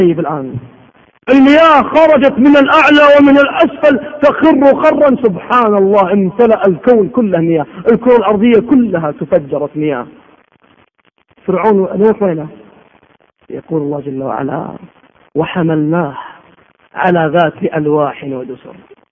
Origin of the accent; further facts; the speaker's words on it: Riyadh, Riyadh Province, Saudi Arabia; هذا مشهد شباب عندنا في الرياض يلهون ويرتعون